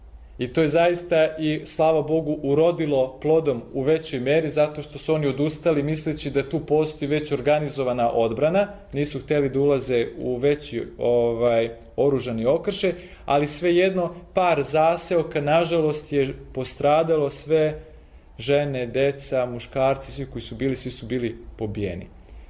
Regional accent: Peć, Peja District, Kosovo; Ja sam sam rodom sa Kosova i Metohije, iz Peći.

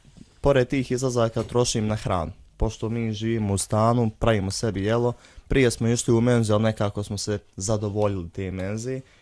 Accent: Pelagićevo, Republika Srpska, Bosnia & Herzegovina; now in Banja Luka, Bosnia and Herzegovina; Jer ja sam iz Pelagićeva, majka uvijek meni pripremila hranu, sada kako sam došao u Banja Luku, sve sam radim

